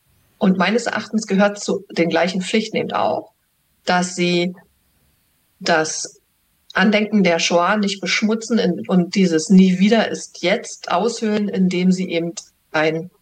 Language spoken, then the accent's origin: German; Germany; Ich bin ja Deutsche